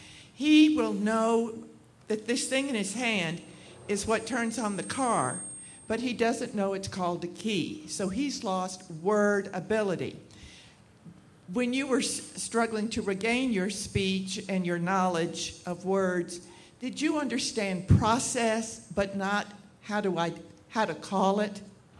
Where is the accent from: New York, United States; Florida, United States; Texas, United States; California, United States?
Texas, United States; Houston; from Houston.